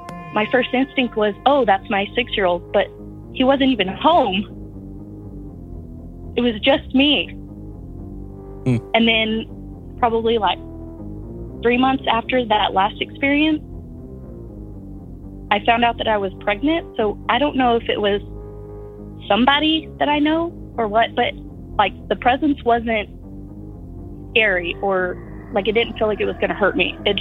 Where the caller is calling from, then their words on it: Texas, United States; I'm calling from West Texas.